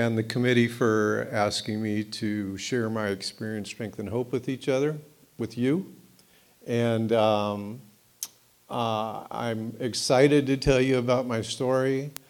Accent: Hawaii, United States; born there; I was born in Hawaii. My claim to fame, I always like to tell people, I was born in Hawaii.

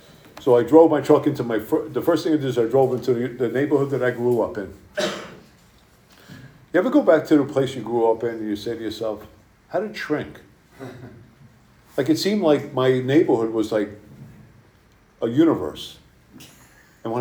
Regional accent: New Jersey, United States; New York's on one side of the Holland Tunnel, New Jersey's on the other side of the Holland Tunnel, and the city I grew up is on that side of the tunnel.

